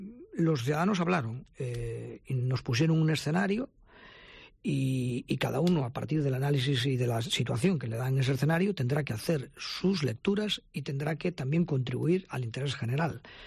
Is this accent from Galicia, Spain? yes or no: yes; Pereiro de Aguiar, Galicia, Spain; dado que él era de los Peares y yo soy de Pereiro